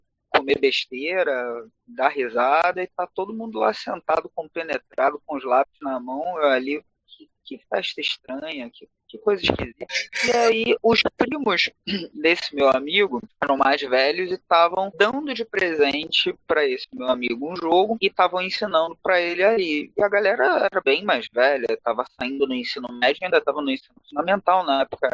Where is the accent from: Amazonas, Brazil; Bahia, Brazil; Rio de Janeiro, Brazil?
Rio de Janeiro, Brazil; accent: carioca; Eu sou um carioca, o sotaque não me permite mentir, esse chiado super padrão, sou do Rio de Janeiro, capital. Eu moro no subúrbio do Rio, na Zona Norte, Complexo do Alemão.